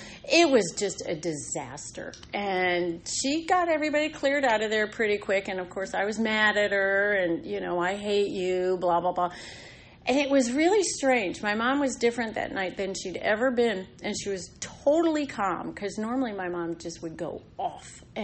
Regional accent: Reston, Virginia, United States; I spent my high school years growing up in Reston and all over Northern Virginia after that. I've lived just about everywhere you can live in Northern Virginia.

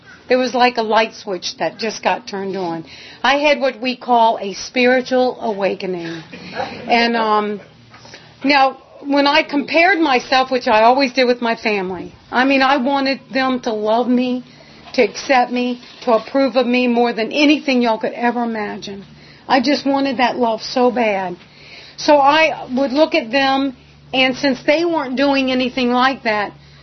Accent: Petersburg, Virginia, United States; born there; I was born in Petersburg, just a little south of Richmond, and to a nice Jewish family.

